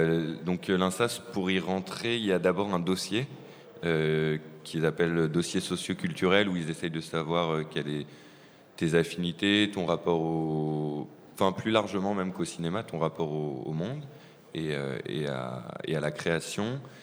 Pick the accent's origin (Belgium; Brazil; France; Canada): France; moi, je ne suis pas belge, je suis français d'origine